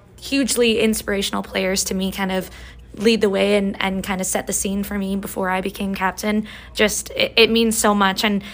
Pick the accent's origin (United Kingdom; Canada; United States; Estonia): Canada; Okotoks, Alberta; So I'm from Oaked Oaks, Alberta. I played for the Rocky Mountain Raiders.